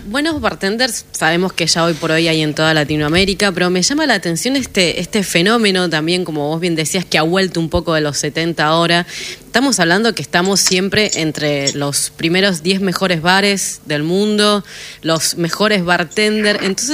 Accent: Argentina; como argentinos

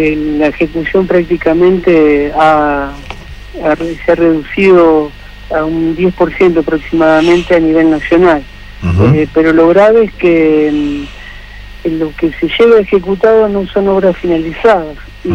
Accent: Santa Fe, Argentina; Yo soy de Santa Fe

